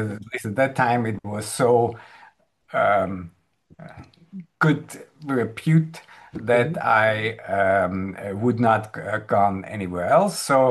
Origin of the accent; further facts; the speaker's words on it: Graz, Styria, Austria; moved away as an adult; also born or lived in United States; I am originally from Graz, from Austria, at least from Europe.